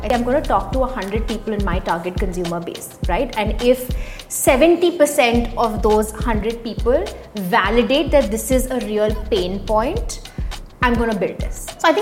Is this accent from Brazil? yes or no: no; Vadodara, Gujarat, India; So born and raised in Baroda, was raised by my Nana Nani. Mom was in the UN, so was posted all over, mainly Africa.